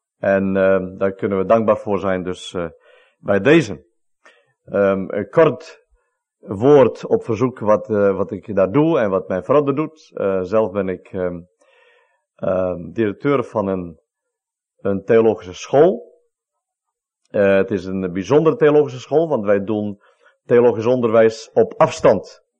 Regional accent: Northern Region, Malawi; first language Tumbuka; Dutch is a second language; Net als wij, Fries, en thuis spreken wij Fries, mevrouw en ik, spreken wij in het noorden van Malawi Tumbuka.

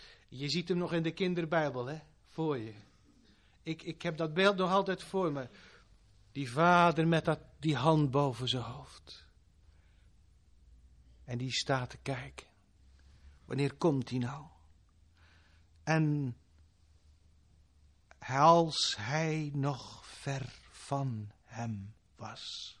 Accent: Zeeland, Netherlands; Ik kom uit Zeeland. Dat heb je al gehoord, zag je aan zeker, hè? Aan mijn accent.

